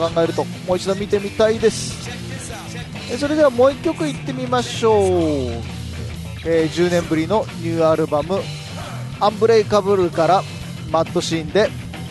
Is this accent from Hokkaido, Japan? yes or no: yes; Sapporo, Hokkaido, Japan; born there; 僕のね生まれ故郷のね北海道札幌なんかもね昔からねロカビリーがすごい盛んでね